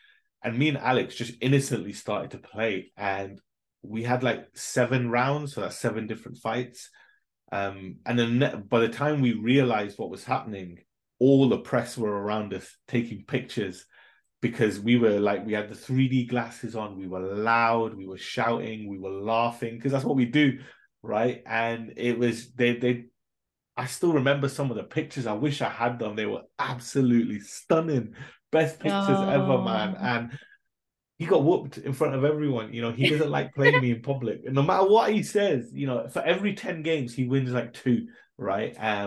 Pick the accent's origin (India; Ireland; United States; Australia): India; But obviously, I'm being Indian, it's not Rohan.